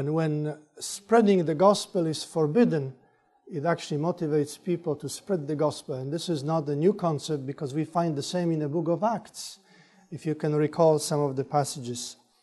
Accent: Poland; even though I was from Poland, which was yet another country under communism.

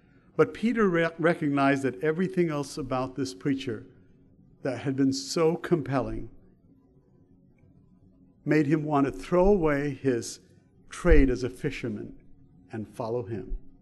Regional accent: Sri Lanka; now in United States; I am an American, but I didn't grow up here as a young boy, and so I actually grew up far away from here. My mom and dad were missionary teachers at a mission school on the island of Sri Lanka, which at that time was known as Ceylon.

